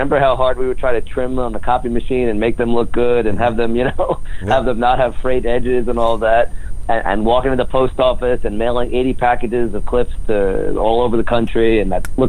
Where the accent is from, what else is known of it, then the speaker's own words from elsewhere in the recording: New York, United States; And we're both from New York, and the dream was to get back to New York and be in that market